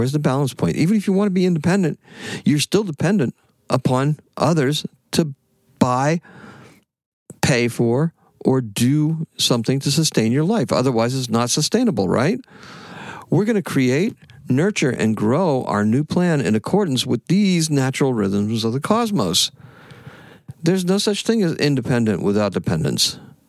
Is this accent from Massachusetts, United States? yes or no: yes; Wareham, Massachusetts, United States; born there; I was born in Wareham, Mass., and I'm still here.